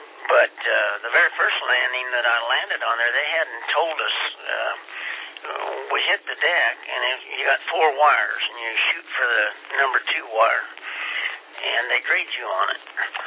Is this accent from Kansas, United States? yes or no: yes; Kansas, United States; I didn't like shipboard life. I was from Kansas, and they said they didn't rock, and they did.